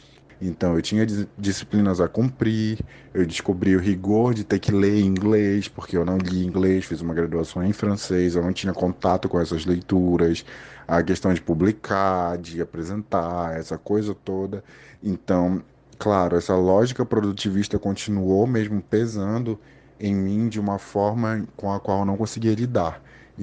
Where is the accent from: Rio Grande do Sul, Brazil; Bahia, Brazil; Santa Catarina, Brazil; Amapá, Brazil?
Amapá, Brazil; Macapá; eu tenho 24 anos, eu sou de Macapá, no Amapá.